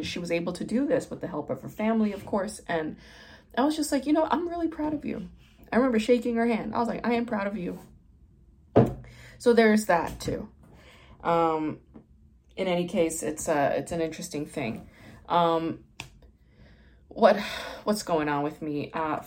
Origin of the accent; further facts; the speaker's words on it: Brooklyn, New York, United States; I grew up in like Bay Ridge, Brooklyn. Bay Ridge, Brooklyn. That's like a very like right wing, like Republican part of Brooklyn.